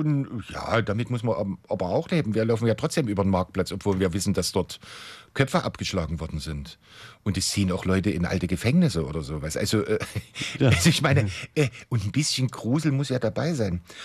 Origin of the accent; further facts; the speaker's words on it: Dresden, Saxony, Germany; oder ich bin in Dresden groß geworden, deswegen weiß ich das von Leipzig nicht